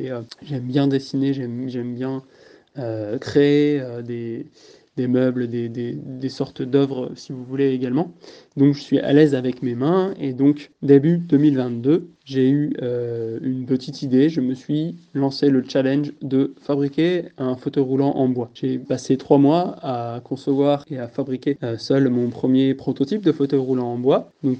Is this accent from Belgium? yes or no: no; Montmorency, Île-de-France, France; also born or lived in L'Isle-Adam / Méry-sur-Oise; j'habitais quand j'étais tout jeune à Méry-sur-Oise, juste à côté. Et puis ensuite, mes parents et ma famille, nous avons déménagé à Montmorency et j'ai vécu à Montmorency jusqu'au jour de mon accident.